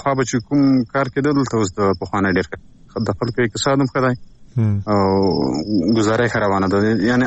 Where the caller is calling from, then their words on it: Paktika, Afghanistan; لا پکتیکا ولایت نه کې ولسوالۍ نه